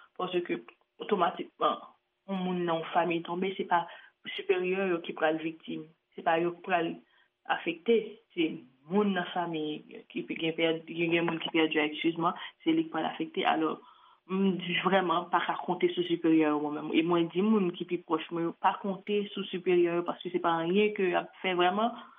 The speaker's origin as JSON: {"language": "French", "country": "Haiti", "said": "moi-même en tant que haïtienne, j'ai un des bagages que j'ai remarqué dans le circuit, dans le fonctionnement nous-mêmes en Haïti."}